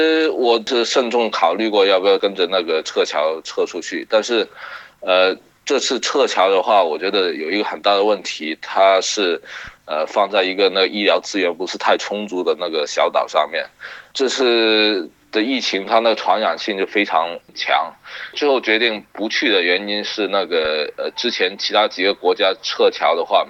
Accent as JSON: {"language": "Chinese", "region": "Guangdong", "country": "China", "tie": "born or raised there", "lives_now": "Wuhan, China", "said": "其实我是想先撤回我老家广东这样子。"}